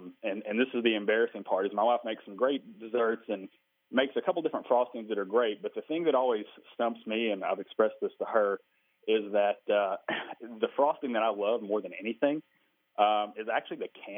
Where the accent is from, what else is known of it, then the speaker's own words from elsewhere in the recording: Kentucky, United States; now in Georgia, United States; I'm calling from Georgia. While I'm Kentucky proud, I got lured down to Georgia by a sweet Southern girl who could bake really good.